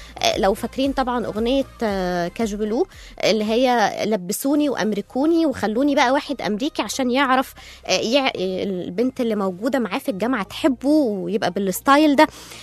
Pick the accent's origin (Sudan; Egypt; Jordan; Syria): Egypt; برضو احنا عندنا في مصر تقريبا كل محافظة ليها ثقافة وعادات مختلفة عن اي محافظة تانية